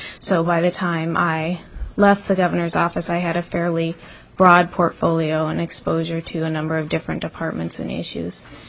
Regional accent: Petersburg, Alaska, United States; now in Juneau, United States; I'm a lifelong Alaskan. I'm originally from Petersburg. I lived there all of my life except for a few winters when I attended college outside, and the last 4 years when I've been living here in Juneau.

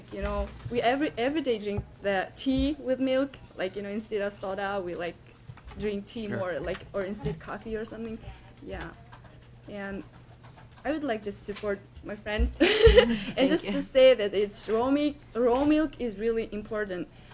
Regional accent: Kyrgyzstan; English is a second language; as I'm from Kyrgyzstan, and as a developing country

